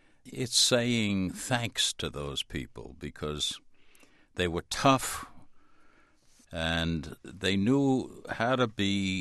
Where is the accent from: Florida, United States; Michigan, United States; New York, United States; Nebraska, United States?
New York, United States; Brooklyn; my mother and father, who were immigrants from Ireland, and everybody that I knew growing up in Brooklyn, came out of the Depression.